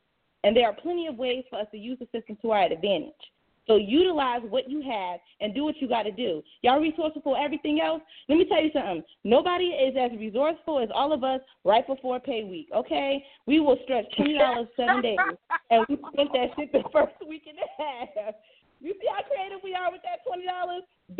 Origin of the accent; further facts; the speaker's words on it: Philadelphia, Pennsylvania, United States; and I went to a couple of them schools because I'm from West Philly